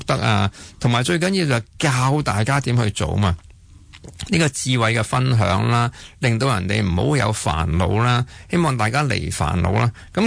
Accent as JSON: {"language": "Cantonese", "country": "Hong Kong", "said": "我哋香港人尤其是讲嘛，讲意头啊嘛"}